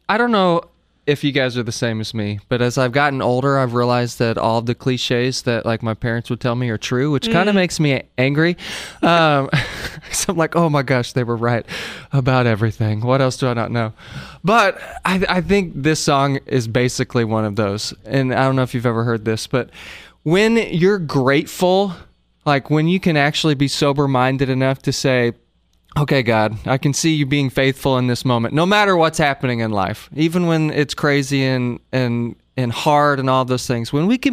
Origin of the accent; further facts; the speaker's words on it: Oklahoma, United States; I grew up in Oklahoma, started the band